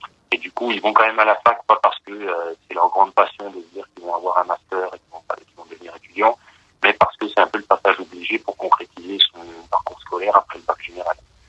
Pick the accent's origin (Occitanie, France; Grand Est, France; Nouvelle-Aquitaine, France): Grand Est, France; Moi, je suis originaire du département de la Haute-Marne, qui est un département qui a perdu quasiment 20% de sa population ces trois dernières décennies.